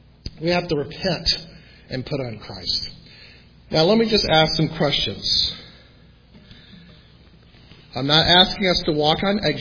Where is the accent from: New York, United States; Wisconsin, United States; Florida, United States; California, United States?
Florida, United States; Jacksonville; Hey, I grew up in the South in the 80s. I know I did. We didn't even think about it in Jacksonville, Florida.